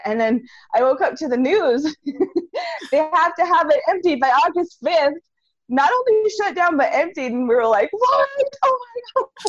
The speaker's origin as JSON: {"language": "English", "town": "New Town", "region": "North Dakota", "country": "United States", "tie": "born or raised there", "moved": "as an adult", "said": "I am from Newtown, North Dakota. I was born and raised in North Dakota, lived there all my life until I moved out here with my husband for his job, which is Montana."}